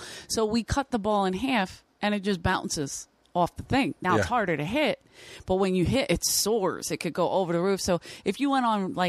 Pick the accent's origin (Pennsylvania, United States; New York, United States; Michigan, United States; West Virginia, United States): Pennsylvania, United States; Philadelphia; I grew up in South Philly.